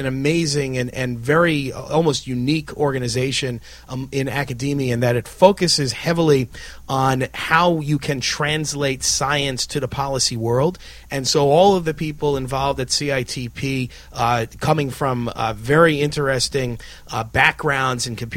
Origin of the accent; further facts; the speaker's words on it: New York, United States; just wondering why people were smiling so much, particularly as a New Yorker.